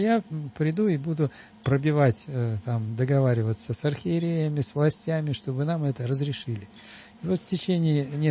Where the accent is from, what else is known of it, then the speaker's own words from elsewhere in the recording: Moscow, Russia; А я из Москвы.